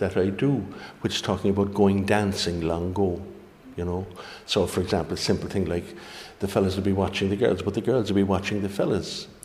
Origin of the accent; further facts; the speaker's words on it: Cobh, Munster, Ireland; I'm a Cork man, but my father had hoped I would be born in Clare. But nature didn't oblige, so I was born in Cove.